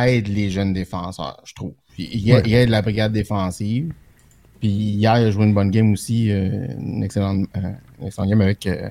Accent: Montreal, Quebec, Canada; Je suis Canadien de Montréal.

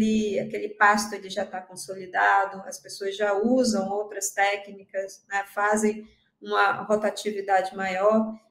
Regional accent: Amazon, Brazil; eu sou da Amazônia, né? Então, e tenho vivido essa questão há muitos anos

